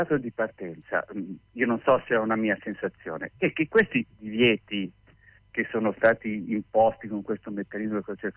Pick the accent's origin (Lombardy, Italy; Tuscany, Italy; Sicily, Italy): Lombardy, Italy; Milan; ovviamente io sono di Milano